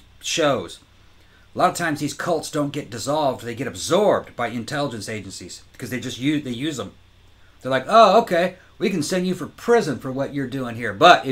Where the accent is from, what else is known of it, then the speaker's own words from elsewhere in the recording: Brazil; Growing up in Brazil, there's a place a lot like this.